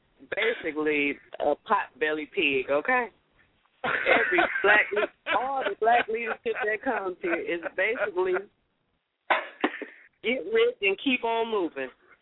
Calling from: Detroit, Michigan, United States; I'm calling from Detroit, Michigan.

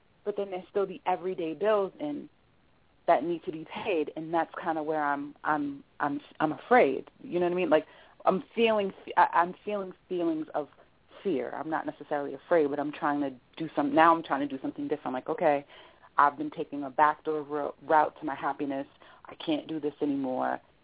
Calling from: Massachusetts, United States; I'm calling from Massachusetts.

